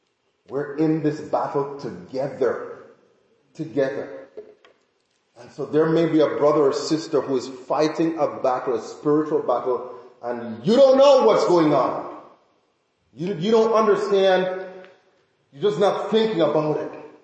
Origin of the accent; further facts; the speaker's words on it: Jamaica; moved away; I was a kid growing up in Jamaica, listening to him, in Jamaica, and then, came here